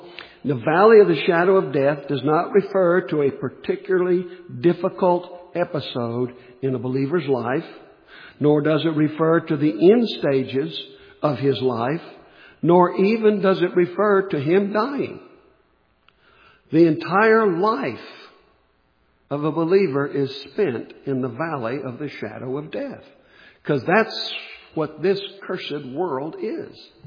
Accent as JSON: {"language": "English", "region": "West Virginia", "country": "United States", "said": "And I come from West Virginia, so I've seen this done."}